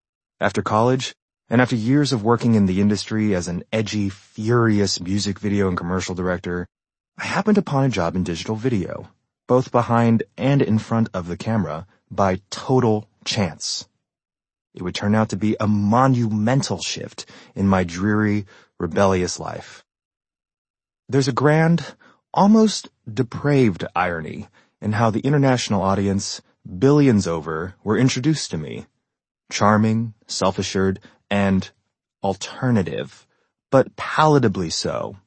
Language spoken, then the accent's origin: English; Texas, United States; I was born and raised in Central Texas, where my parents, Korean immigrants, settled during the 1980s.